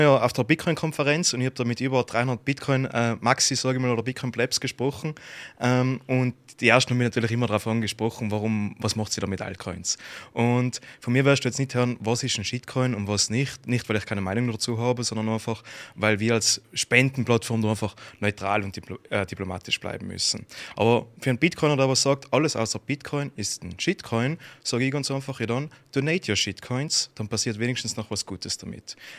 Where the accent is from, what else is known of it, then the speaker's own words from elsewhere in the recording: Vöcklabruck, Upper Austria, Austria; Aus Vöcklabruck.